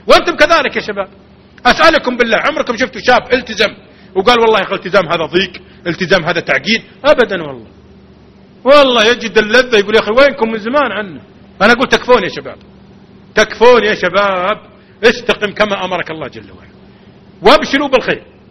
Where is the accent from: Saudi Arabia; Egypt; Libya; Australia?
Saudi Arabia; Riyadh, Riyadh Province; عندنا في الرياض عج وغباء